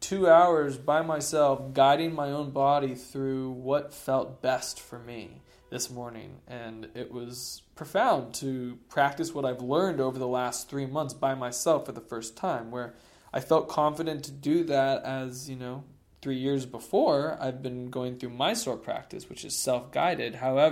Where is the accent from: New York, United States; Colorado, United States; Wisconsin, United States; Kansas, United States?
Colorado, United States; Boulder; There's so many amazing teachers there, and it's in my hometown of Boulder.